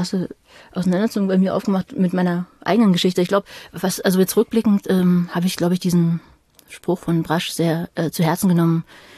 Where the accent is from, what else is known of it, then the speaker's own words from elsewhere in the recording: East Berlin, Berlin, Germany; ich bin halt als Kind in Ostberlin aufgewachsen und dann war halt sozusagen meine Jugend so in der Wendezeit oder Nachwendezeit in den 90ern.